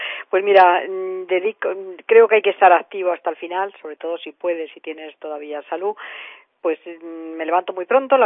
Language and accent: Spanish; Madrid, Community of Madrid, Spain; born there; no nací en Fuenlabrada porque nací aquí en Madrid